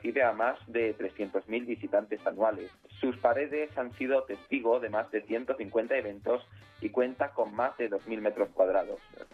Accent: Madrid, Community of Madrid, Spain; born there; yo soy nacido en Madrid, pero mi familia es de Trujillo.

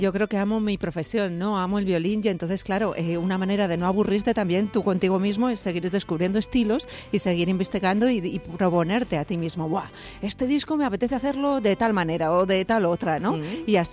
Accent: Cuenca, Castilla-La Mancha, Spain; he estado investigando en mi tierra, sabes que soy conquense y entonces yo estoy muy unida a Castilla-La Mancha

